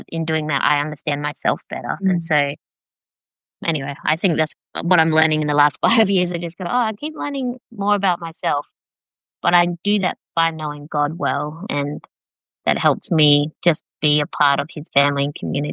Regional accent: Dubbo, New South Wales, Australia; also born or lived in Parkes; I grew up out in Central West New South Wales. So I was born in Parkes, but grew up mainly in Dubbo, where Dad worked as an electrician and Mum worked in one of the local schools. We lived on not a property, but like 5 acres outside of town.

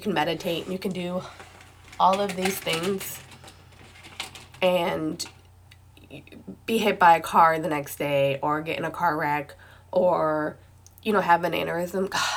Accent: United States; but I'm an American.

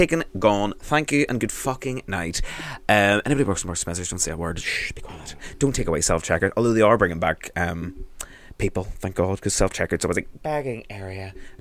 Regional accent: United Kingdom; No, we're British. How dare you?

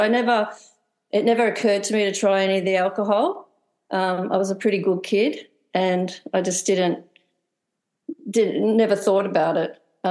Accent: Melbourne, Victoria, Australia; We're both originally from Melbourne, so this is where we've been for about 12 years and we love it.

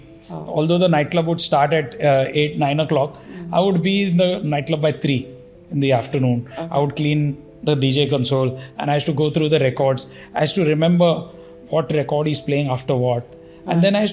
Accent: Mumbai, Maharashtra, India; also born or lived in Pune; So, वैसे तो born and brought up in Bombay. I'm a absolute Bombayite.

